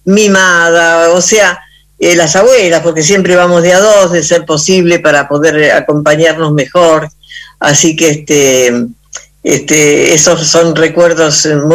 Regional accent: Argentina; soy una argentina

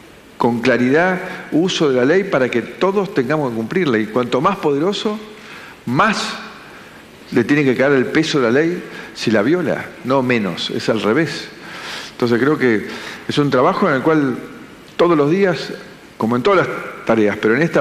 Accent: Argentina; soy el único argentino que creo que cuando pierde la selección vota por Brasil en el Mundial

